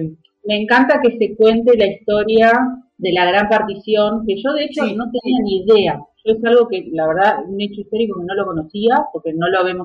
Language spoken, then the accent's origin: Spanish; Argentina; pero nosotros somos argentinas